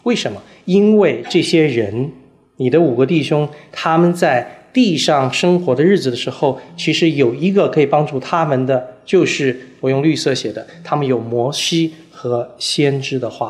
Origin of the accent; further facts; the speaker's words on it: China; 第一个，我们中国人对罪这个字的概念